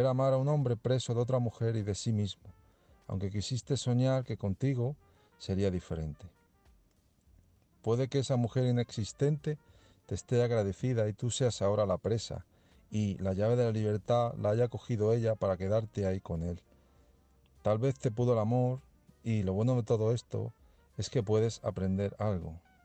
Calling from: Salamanca, Castile and León, Spain; corresponsal de Salamanca

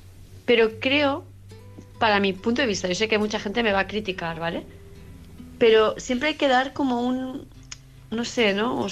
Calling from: Palma de Mallorca, Balearic Islands, Spain; de Palma de Mallorca

